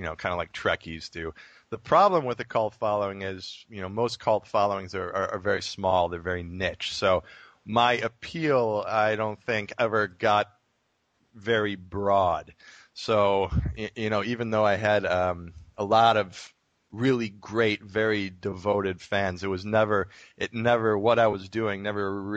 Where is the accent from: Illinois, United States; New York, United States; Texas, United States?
New York, United States; Spencerport; I grew up in Spencerport, New York. Spencerport, New York is a tiny little village on the Erie Canal. It's a wonderful little place. And, it's right near Rochester, New York, so sort of your neck of the woods.